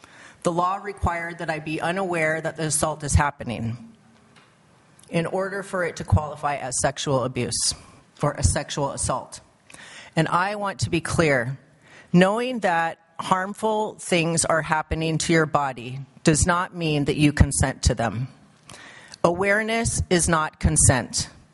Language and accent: English; Alaska, United States; I was raised here on Occoquan territory, just one block up from the state capitol building.